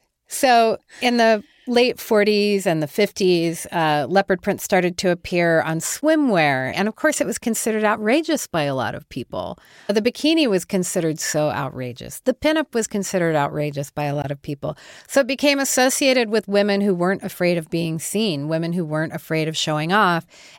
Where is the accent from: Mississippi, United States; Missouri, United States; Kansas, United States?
Kansas, United States; Pawnee Rock; also born or lived in Denver; We're from Smith Center in Pawnee Rock. So. And I was born in Denver, but yes.